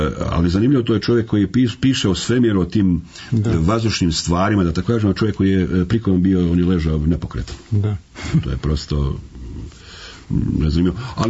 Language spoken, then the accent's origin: Serbian; Croatia; što je prirodno, jer sam odrastao u Hrvatskoj.